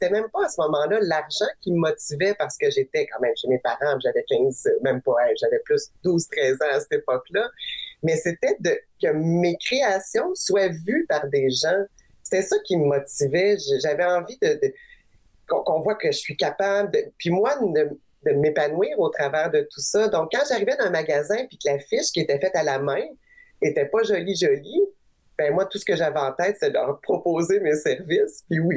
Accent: Saint-Hyacinthe, Quebec, Canada; born there; Moi, je suis née à Saint-Hyacinthe

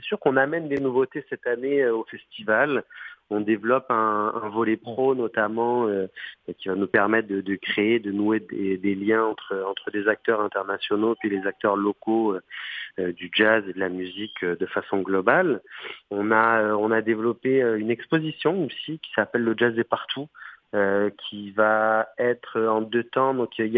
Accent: Montreal, Quebec, Canada; il faut que nous, en tant que Montréalais, on soit fiers de cela, d'avoir ce plus grand festival de jazz au monde.

